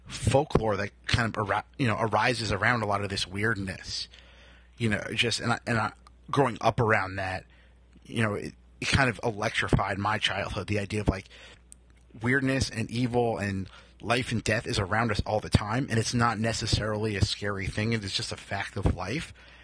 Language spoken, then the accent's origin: English; New Jersey, United States; Like, I'm from New Jersey. I'm still living here, basically. But I'm from, like, this northern part of New Jersey.